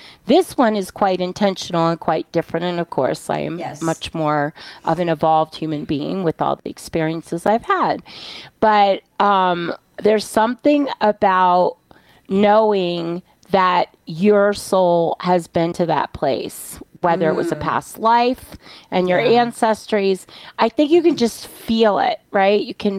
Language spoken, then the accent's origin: English; New York, United States; I mean, I grew up in New York.